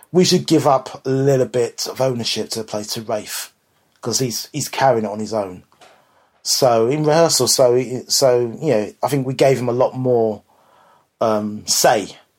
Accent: London, United Kingdom; I grew up in West London

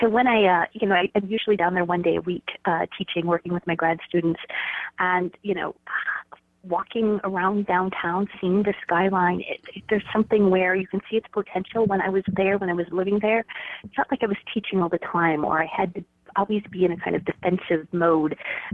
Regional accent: Milwaukee, Wisconsin, United States; moved away as an adult; also born or lived in Oshkosh; Wisconsin. So I've lived in Milwaukee before. So it's not it's a city that I spent most of the 80s in, most of the 90s, actually, till 1997 when we moved to Chicago. And I was born in Oshkosh, Wisconsin

